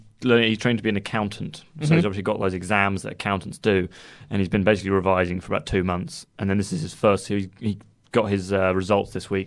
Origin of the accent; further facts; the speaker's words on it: Guildford, South East England, United Kingdom; I'm from Guildford as well.